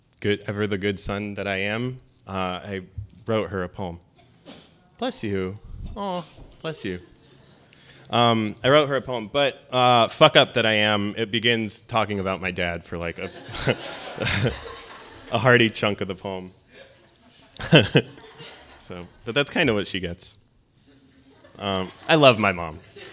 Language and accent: English; Tehran, Tehran Province, Iran; So I'm Iranian. I was born in Tehran.